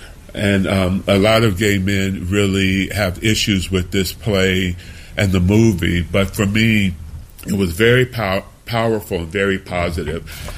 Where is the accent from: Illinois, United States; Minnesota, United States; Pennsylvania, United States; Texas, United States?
Illinois, United States; Chicago; born there; A little bit of my personal history is I was born in Chicago, and I struggled with, obviously, my identity as a gay man and my identity as an African American.